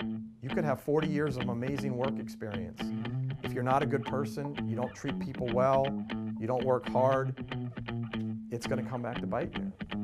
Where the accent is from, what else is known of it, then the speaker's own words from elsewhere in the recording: Columbus, Ohio, United States; growing up in Columbus, the only pro team we had was college football.